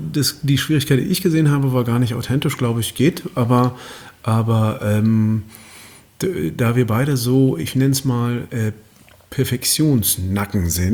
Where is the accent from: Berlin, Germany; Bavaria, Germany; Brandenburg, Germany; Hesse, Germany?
Berlin, Germany; Aber eigentlich komme ich ja aus Berlin.